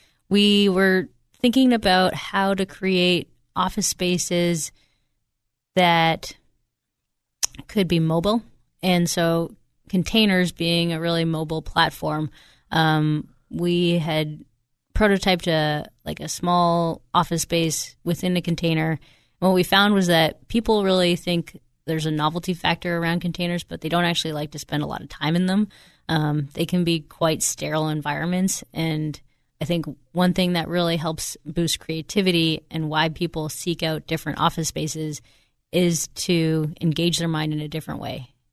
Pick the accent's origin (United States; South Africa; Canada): Canada; As a kid, I grew up on the Ottawa River rafting and whitewater kayaking.